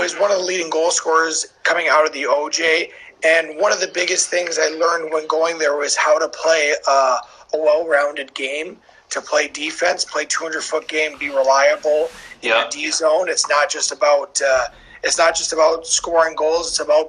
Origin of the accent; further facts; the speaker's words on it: Toronto, Ontario, Canada; I grew up in Toronto, so it was pretty easy, like goal wise.